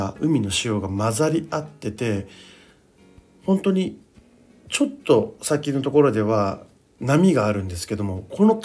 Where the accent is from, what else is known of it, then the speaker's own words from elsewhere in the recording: Okinawa, Japan; 僕沖縄出身なんで割と沖縄の地名は聞き取れる自信があったんですよね。